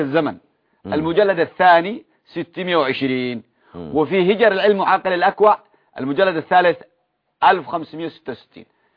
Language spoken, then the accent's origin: Arabic; Yemen; حتى عندنا في اليمن، وهذا شيء جديد جدا